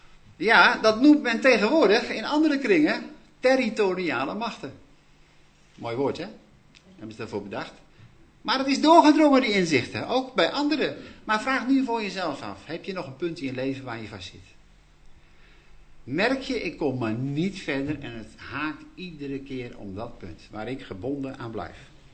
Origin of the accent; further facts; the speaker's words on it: Friesland, Netherlands; dat is een demonische werking uit Friesland in dit geval. Ja. En daar kom ik vandaan.